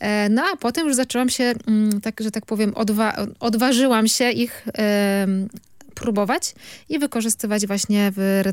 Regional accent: Pomeranian Voivodeship, Poland; I teraz można zrobić w kociołku przepyszną zupę rybną, zwłaszcza w sezonie u nas na Kaszubach. Robimy oprócz zupy rybnej z ogniska sielawę zawijaną w liście szczawiu.

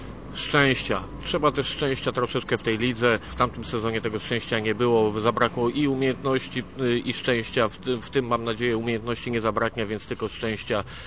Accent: Gdańsk, Pomeranian Voivodeship, Poland; Akurat my tu jesteśmy z Gdańskiej Oruni.

